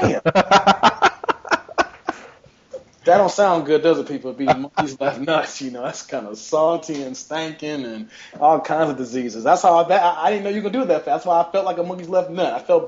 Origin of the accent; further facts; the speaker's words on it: Bolingbrook, Illinois, United States; shout out to people who I grew up with in Bolingbrook.